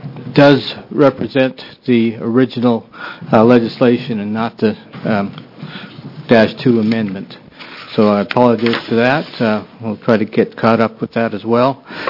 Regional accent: Portland, Oregon, United States; for the record, I'm from Portland, Oregon.

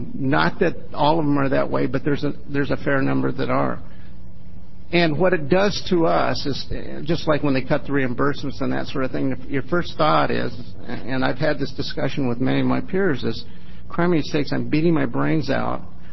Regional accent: Newberg, Oregon, United States; Since I was born and raised in Newburgh, Oregon, most of them are parents of people that I went to school with, people that I've known for all my life.

